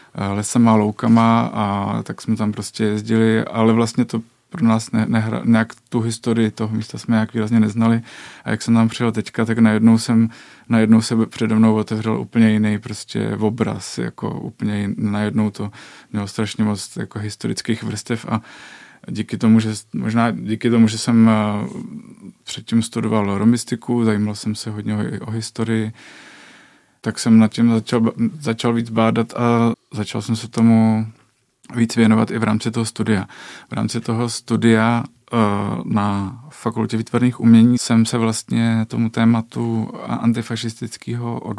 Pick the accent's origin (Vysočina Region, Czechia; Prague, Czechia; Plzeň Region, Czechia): Vysočina Region, Czechia; Rovečné; Já jsem vyrůstal v Rovečíně, což je vlastně podél té, dá se říct, cesty. Tam jsem vyrůstal s mým tatou, s mamou, s rodinou, jež byli evangelický faráři.